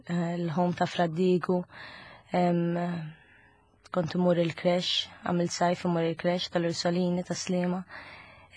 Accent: Kalkara, South Eastern Region, Malta; Kienet anke ibsa Malta, sada kont bonlu jien mill-Kalkara, ġifieri mhux bot.

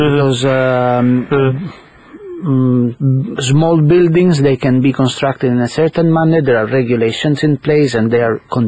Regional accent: Sicily, Italy; English is a second language; moved away as an adult; also born or lived in United States; now in Malta; I'm originally from Sicily.

